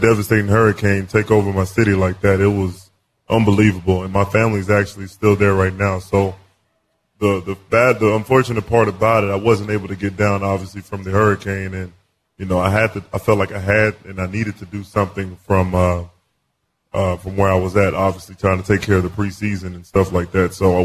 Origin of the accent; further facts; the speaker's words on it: Houston, Texas, United States; Since I'm from Houston, that didn't work.